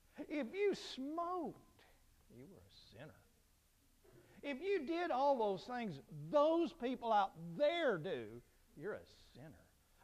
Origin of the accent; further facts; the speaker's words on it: Arkansas, United States; born there; I was born in Arkansas.